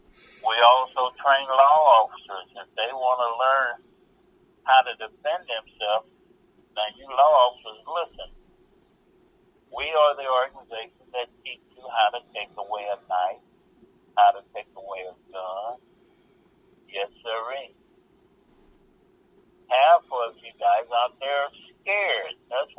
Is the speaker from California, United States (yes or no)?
no; Cleveland, Ohio, United States; also born or lived in Cincinnati; now in Wilmington, United States; I came from Cleveland, Ohio. I moved from Cincinnati up to Cleveland, Ohio, running different dojos all around Ohio at 7 different schools.